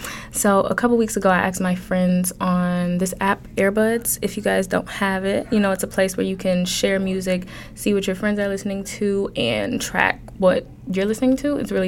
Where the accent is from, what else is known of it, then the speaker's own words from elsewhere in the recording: Detroit, Michigan, United States; now in East Lansing, United States; East Lansing is cold. I'm sure my hometown, Detroit, I'm sure it's freezing too.